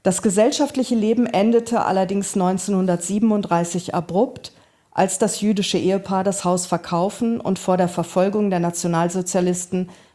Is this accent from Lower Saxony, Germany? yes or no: yes; Emden, Lower Saxony, Germany; ich komme ja eben von der Nordsee, ich komme ja nicht aus Frankfurt, ich komme aus Emden